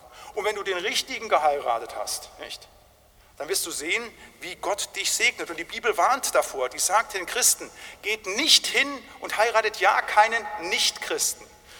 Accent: North Rhine-Westphalia, Germany; Die alten Brüder, da wo ich herkomme, im Siegerland

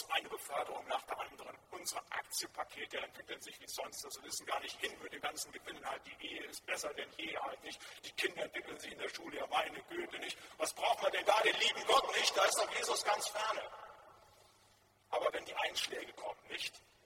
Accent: North Rhine-Westphalia, Germany; Da, wo ich herkomme, aus dem Siegerland

